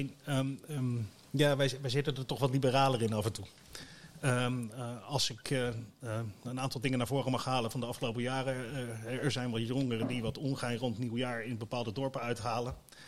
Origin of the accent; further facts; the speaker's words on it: Rotterdam, South Holland, Netherlands; Ik kom oorspronkelijk uit Rotterdam